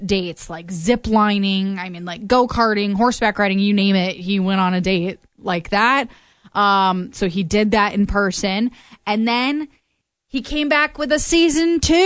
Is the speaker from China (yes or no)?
no; Iowa, United States; Everybody's like, oh my gosh, I'm from Iowa and you're here.